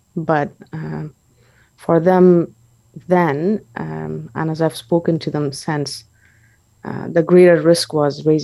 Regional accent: Kabul, Afghanistan; English is a second language; Yeah, I was born and raised in Kabul, Afghanistan.

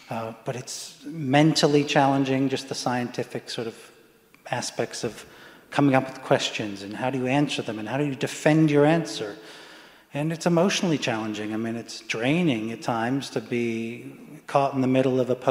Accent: England, United Kingdom; born there; I was born in England, and you know, a successful, what I call a successful collaboration, American English collaboration. My father was a U.S. military stationed over there, and met my mother

